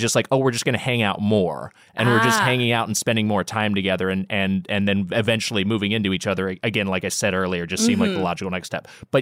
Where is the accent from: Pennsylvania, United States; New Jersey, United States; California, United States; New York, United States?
California, United States; Long Beach; And so we're both from Long Beach area, Long Beach, California.